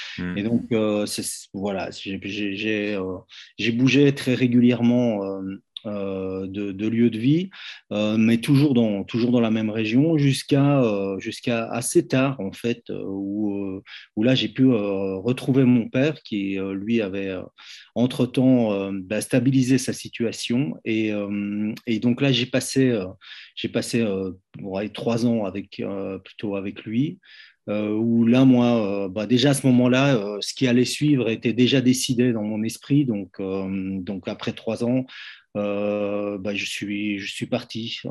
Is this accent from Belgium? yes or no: yes; Herstal, Wallonia, Belgium; je suis né, j'ai passé mon enfance à Herstal